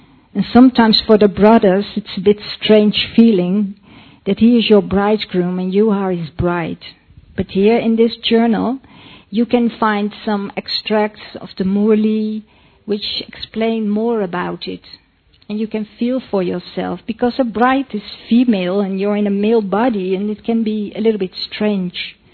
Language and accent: English; Netherlands; English is a second language; I'm from Holland